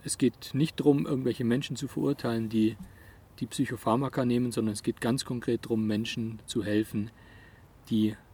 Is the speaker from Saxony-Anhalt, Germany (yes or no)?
no; Bavaria, Germany; Das geht jetzt für mich als Allgäuer gar nicht